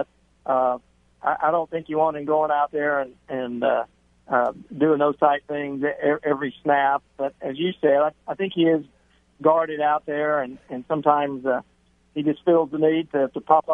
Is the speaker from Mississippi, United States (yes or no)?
yes; Mississippi, United States; I did grow up, I grew up down in Mississippi in the SEC, so it is big and special for our family.